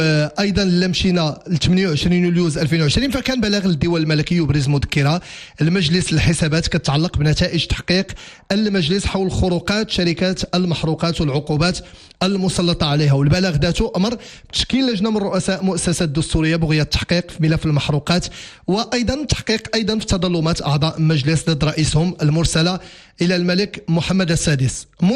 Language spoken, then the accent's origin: Arabic; Morocco; شيء طبيعي أن غادي يرتفع عندنا في المغرب.